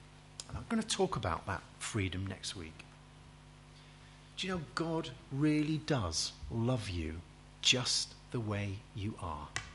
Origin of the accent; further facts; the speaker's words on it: Warrington, North West England, United Kingdom; I come from Warrington. It doesn't have a ring to it. I mean, it just shouts at you. Northern industrial town, Warrington.